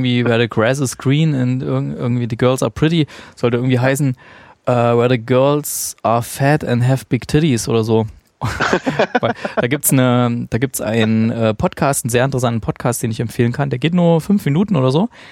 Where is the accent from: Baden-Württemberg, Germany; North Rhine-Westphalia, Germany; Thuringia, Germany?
Thuringia, Germany; Also in meiner alten Heimat gab es auch hier irgendwie Antenne Thüringen.